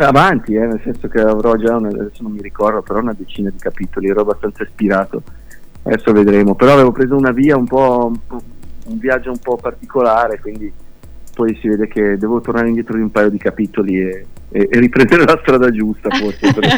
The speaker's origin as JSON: {"language": "Italian", "town": "Stabio", "region": "Ticino", "country": "Switzerland", "tie": "born or raised there", "said": "facendo un concerto per solidarietà appunto qua nel mio paese, a Stabio"}